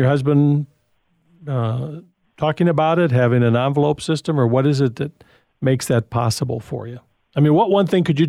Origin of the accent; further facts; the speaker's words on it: Michigan, United States; As a kid growing up in Michigan, we'd build those snowballs